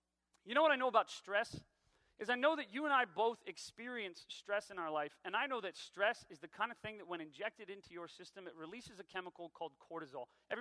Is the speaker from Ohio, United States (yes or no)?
yes; Dayton, Ohio, United States; also born or lived in Centerville; I grew up here in Dayton, Ohio, grew up here in South Dayton. I started out in a little neighborhood called Springboro.